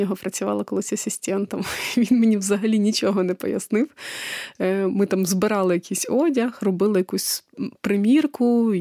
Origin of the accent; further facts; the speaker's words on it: Kamianets-Podilskyi, Khmelnytskyi Oblast, Ukraine; Я родом з Кам'янця-Подільського. Це Хмельницька область. Дуже гарне історичне місто.